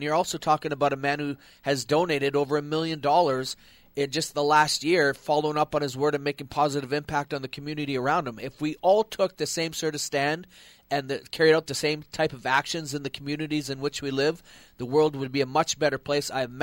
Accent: Canada; I'm Canadian

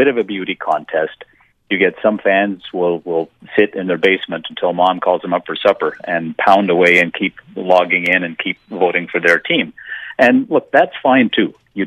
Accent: Montreal, Quebec, Canada; take me out of Montreal, my hometown

